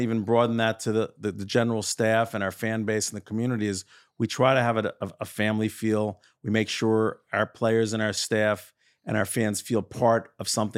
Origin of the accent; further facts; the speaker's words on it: Elizabeth, New Jersey, United States; We grew up in Elizabeth, New Jersey. And we came to a very observant community.